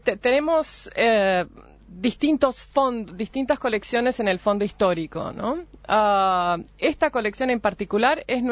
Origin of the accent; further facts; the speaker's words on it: São Paulo, Brazil; moved away as an adult; now in Montevideo, Uruguay; Soy paulista, sí, originalmente. Hija de madre uruguaya, pero nacida y crecí en San Pablo.